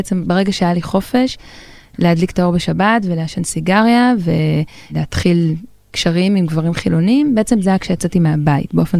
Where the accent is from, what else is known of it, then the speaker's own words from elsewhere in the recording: Jerusalem, Jerusalem District, Israel; גדלתי בארנוף בירושלים, באה ממשפחה יחסית מורכבת, אבא שלי הוא מה שנקרא חרדי לאומי